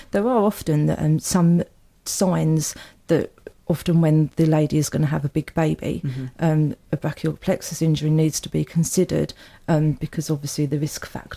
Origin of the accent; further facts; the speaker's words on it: South East England, United Kingdom; born there; I'm 42, live in Kent. I was born in Kent as well.